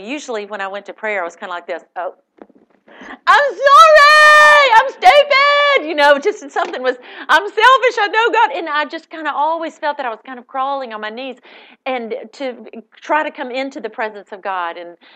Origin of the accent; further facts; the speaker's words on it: Birmingham, United States; I grew up here in Birmingham, and I'm thrilled that my darling mother is here.